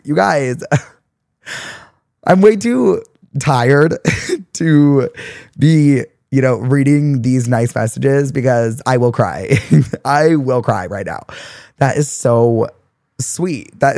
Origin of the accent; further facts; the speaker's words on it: Richmond, Virginia, United States; now in Boston, United States; Virginia. My family still lives there. Anyways, I'm in law school in Boston, but I'm interning in my hometown of Richmond right now for my last semester.